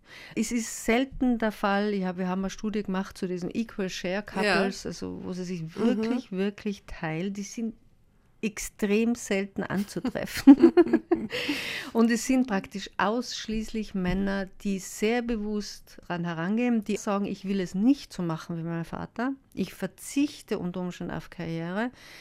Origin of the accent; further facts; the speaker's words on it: Tyrol, Austria; also born or lived in Vienna; Also ist es so, ich bin Tirolerin und habe dann 20 Jahre in Wien gelebt.